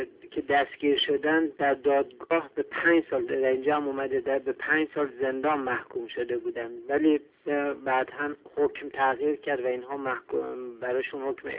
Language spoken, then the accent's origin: Persian; Iran; به عنوان یک انسان، به عنوان یک ایرانی از خودم سوال میکنم